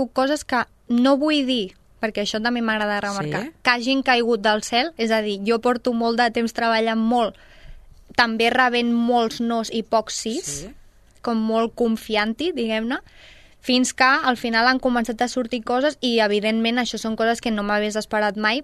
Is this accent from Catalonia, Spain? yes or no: yes; Sabadell, Catalonia, Spain; per mi, que sóc de Sabadell